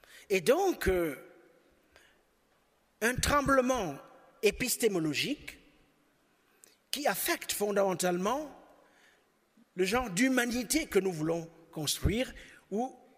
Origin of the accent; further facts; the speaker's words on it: Cameroon; born there; Moi, quand je suis né au Cameroun, juste au lendemain des indépendances, on savait où on allait.